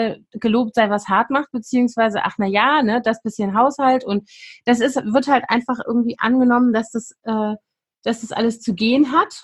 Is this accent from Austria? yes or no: no; West Germany, Germany; ich bin ja in Westdeutschland groß geworden